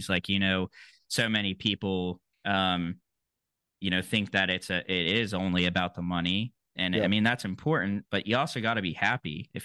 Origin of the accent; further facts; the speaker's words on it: Emerald Isle, North Carolina, United States; I grew up in Emerald Isle, North Carolina, which is just north of Camp Lejeune.